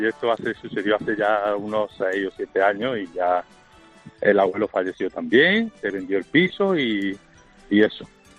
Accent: Córdoba, Andalusia, Spain; somos de Córdoba

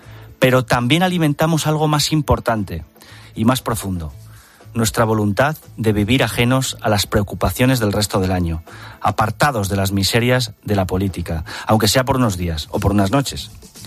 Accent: Madrid, Community of Madrid, Spain; Como madrileño, déjame que me detenga en una de nuestras zarzuelas más emblemáticas.

